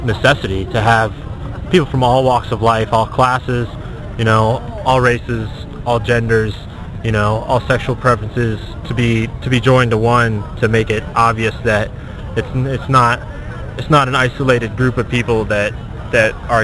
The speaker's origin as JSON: {"language": "English", "town": "Washington", "region": "District of Columbia", "country": "United States", "said": "I'm from Washington, D.C."}